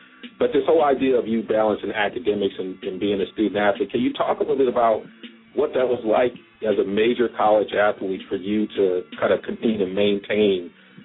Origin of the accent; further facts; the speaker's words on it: Ann Arbor, Michigan, United States; I'm from Ann Arbor. I would love to have you come to Ann Arbor.